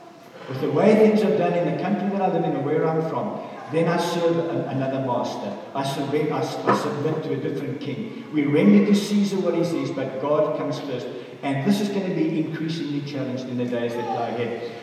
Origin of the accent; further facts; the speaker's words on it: South Africa; So who do you think you are? I'm a South African.